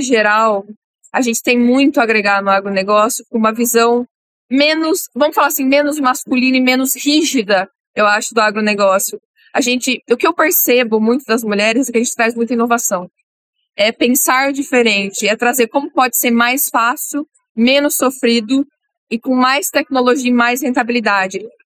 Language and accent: Portuguese; Charqueada, São Paulo, Brazil; eu sou de Charqueada, no interior de São Paulo, do lado de Piracicaba. Eu tenho 29 anos